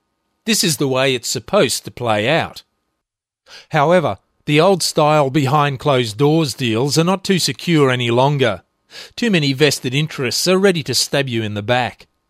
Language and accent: English; Tasmania, Australia; Certainly not the most powerful union in Tasmania, the CFMEU. The leaders of this union, in my home state, are up to their armpits in the trough with Lennon and his mates.